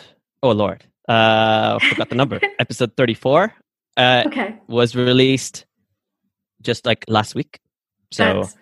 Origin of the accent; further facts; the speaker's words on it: Sarawak, Malaysia; I have an indigenous background. So I come from Borneo Island. We're from the Iban tribe. And I do have family in the jungle, which is like 5-6 hours drive into the forests.